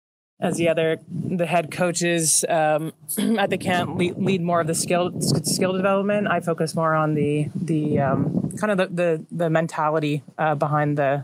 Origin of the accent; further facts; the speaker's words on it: Ontario, Canada; So I'm originally from Ontario in Canada. I grew up in a hockey family.